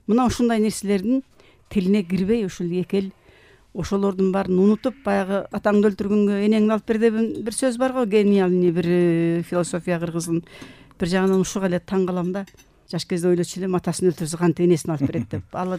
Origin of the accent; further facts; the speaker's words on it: Osh, Osh Region, Kyrgyzstan; менин деле өзүм Оштукмун. Биз өзбектер менен коюн колтук алыша жашадык.